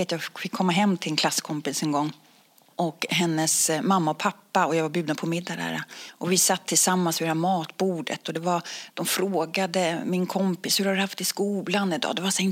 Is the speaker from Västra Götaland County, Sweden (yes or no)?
no; Stockholm, Stockholm County, Sweden; now in Katrineholm, Sweden; Ja, jag är ursprungligen från Stockholm. Mm-hmm. Sen var det kärleken som tog mig till Katrineholm.